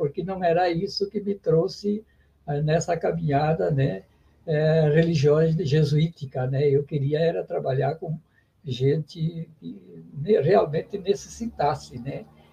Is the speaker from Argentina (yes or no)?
no; Feliz, Rio Grande do Sul, Brazil; born there; eu nasci aí no Vale do Caí, em Feliz, cidade de... Não sei se você já ouviu falar. Feliz fica aí próximo a Caxias do Sul, né?